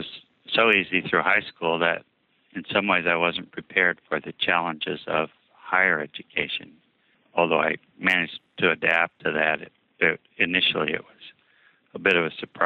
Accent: Montana, United States; moved away as an adult; also born or lived in Wyoming; now in Olympia, United States; No, actually, I was raised in Montana and Wyoming, and I came to Washington right out of high school to attend the University of Washington.

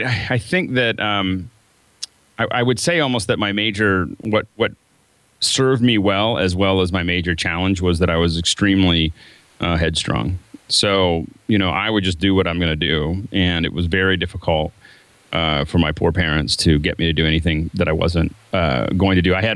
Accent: Pittsburgh, Pennsylvania, United States; also born or lived in Denver / San Francisco; And then before that, I was in Denver. And then before that, I grew up in Pittsburgh, Pennsylvania.

